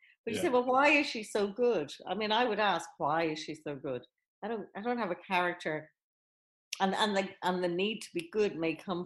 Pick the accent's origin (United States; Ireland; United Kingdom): Ireland; when I was in Catholic school growing up in Ireland. And all schools were Catholic, and of course it was run by nuns